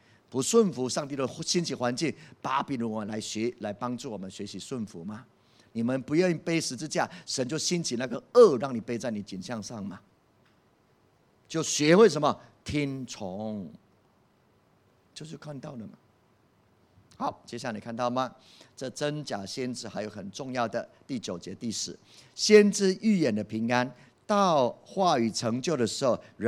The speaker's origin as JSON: {"language": "Chinese", "country": "Taiwan", "said": "因为中共飞弹都要过来500颗，我们是台湾人没当跑啊"}